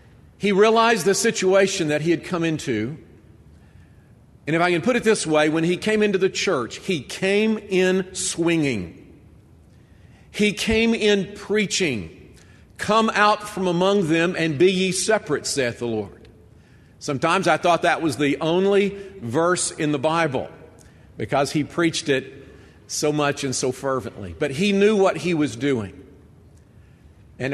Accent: Decatur, Alabama, United States; also born or lived in Savannah, United States; I was born in Savannah, Georgia, moved to Decatur, Alabama with my folks at the age of two.

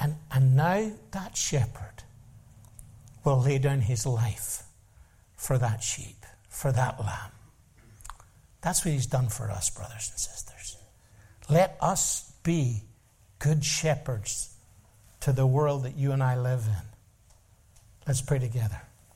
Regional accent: Ireland; I grew up in Ireland, and I grew up beside Paddy Rogers

